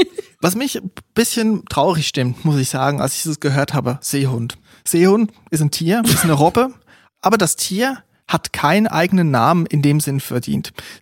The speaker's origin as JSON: {"language": "German", "country": "Switzerland", "tie": "born or raised there", "said": "Also aus der Schweiz kommen, wo irgendwie dann Berge sind, gut, dort, wo ich aufgewachsen bin, sind keine Berge, möchte ich nochmal sagen."}